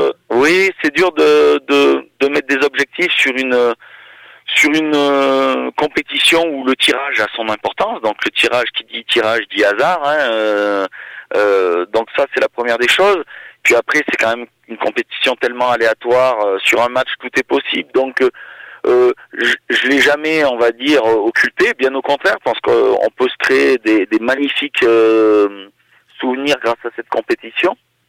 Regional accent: Riom-ès-Montagnes, Auvergne-Rhône-Alpes, France; je suis natif de Riens-Montagne et que oui, j'avais ma famille est de Condat-en-Fenier, Montboudif et Église Neuve d'Entraigues à la limite avec le Puy-de-Dôme.

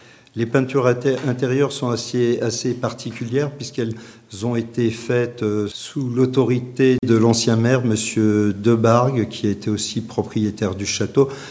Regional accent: Dijon, Bourgogne-Franche-Comté, France; now in Saint-Victour, France; Je suis natif de Dijon et donc je suis maire depuis 2008 de la commune.

